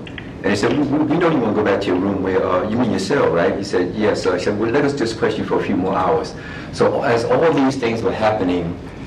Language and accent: English; New York City, New York, United States; I'm the second son of seven boys and no girls, one mother, one father, born and raised in New York City. And I've been working and living in Arizona for the past 43 years